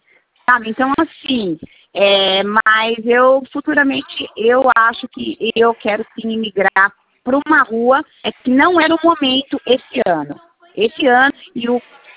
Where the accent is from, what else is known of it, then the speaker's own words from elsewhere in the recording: Barueri, São Paulo, Brazil; Hoje eu sou de Barueri.